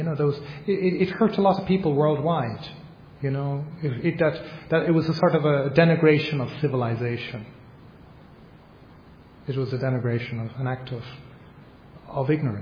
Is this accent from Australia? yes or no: no; Ireland; And I grew up in Ireland and I know there's a difference between it being funny and not funny.